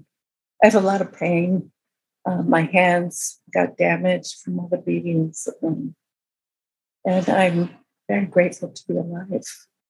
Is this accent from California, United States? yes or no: yes; California, United States; I thought I knew about cults. I grew up outside of Berkeley.